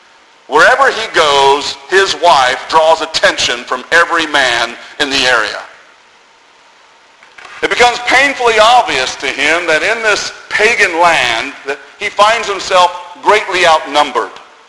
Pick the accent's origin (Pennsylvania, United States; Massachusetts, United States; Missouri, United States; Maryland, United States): Massachusetts, United States; Boston; born there; also born or lived in Carolina / Florida / Chicago / San Diego; because my dad was in the Navy and I was born in Boston. I spent time in Carolina. I was down in Florida. I was up in Chicago. I was out in San Diego